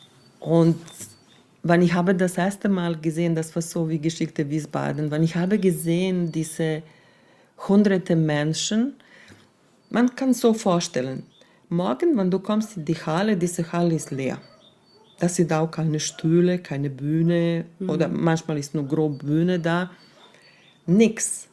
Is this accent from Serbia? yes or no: yes; Serbia; German is a second language; ich komme aus Serbien und wir haben damals 90er Jahre diesen Krieg und ich habe selber Bombing erlebt.